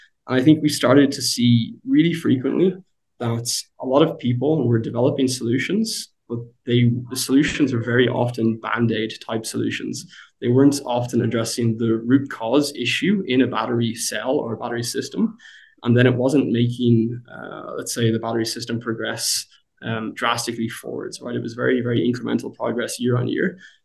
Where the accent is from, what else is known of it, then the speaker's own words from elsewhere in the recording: Ireland; I'm Irish myself